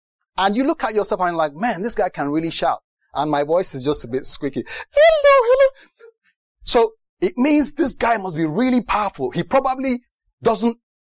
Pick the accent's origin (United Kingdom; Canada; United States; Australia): United Kingdom; I'm a Brit, by the way.